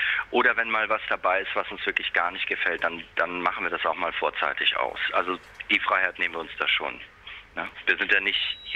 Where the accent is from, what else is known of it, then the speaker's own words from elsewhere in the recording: Hamburg, Germany; born there; der ist auch aus Hamburg, ist auch wie ich gebürtiger Hamburger.